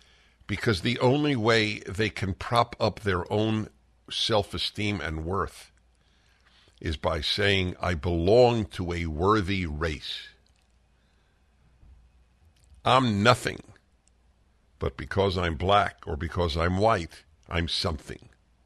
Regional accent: New York, United States; I'm a Jew from New York.

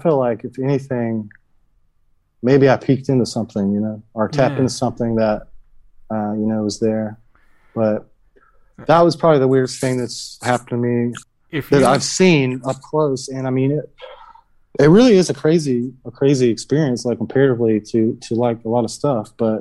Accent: Georgia, United States; Or, you know, it's the Bible Belt in me because I'm from Georgia.

